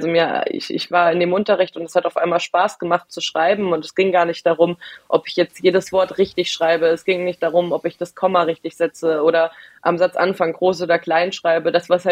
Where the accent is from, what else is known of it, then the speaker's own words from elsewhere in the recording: Homberg, Hesse, Germany; Also ich komme ursprünglich aus einem ganz, ganz, ganz kleinen Ort bei Marburg, das heißt Homberg-Ohm.